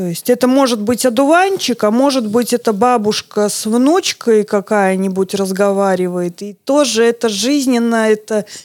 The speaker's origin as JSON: {"language": "Russian", "region": "Riga", "country": "Latvia", "moved": "as an adult", "lives_now": "Narva, Estonia", "said": "Нет, я из Риги. Я родом из Риги, переехала сюда по любви"}